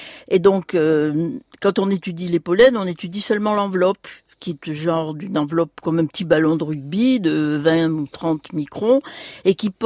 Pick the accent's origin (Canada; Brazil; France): France; Massif Central; Je viens d'une petite ville du Massif central